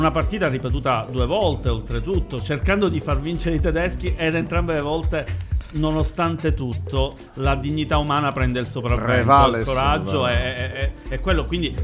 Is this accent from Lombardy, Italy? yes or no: yes; Milan, Lombardy, Italy; accent: Milanese; il mio accento milanese si vede